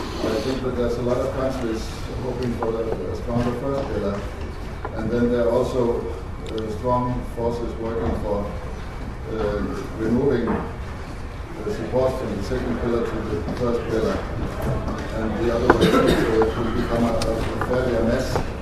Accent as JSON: {"language": "English", "country": "Finland", "second_language": "English", "said": "from Finland."}